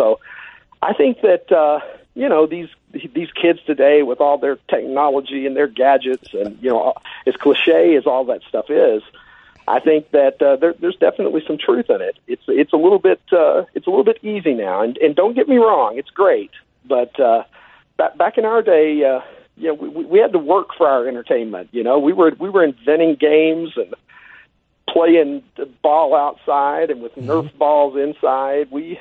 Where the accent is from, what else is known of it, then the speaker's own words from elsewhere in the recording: Kentucky, United States; I grew up in Kentucky.